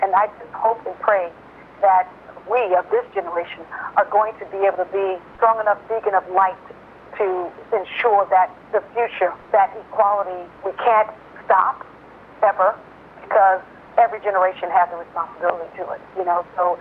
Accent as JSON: {"language": "English", "town": "New Orleans", "region": "Louisiana", "country": "United States", "tie": "born or raised there", "said": "I can't imagine not doing the work that I'm doing without bringing to the table the way I was raised from the Deep South in New Orleans."}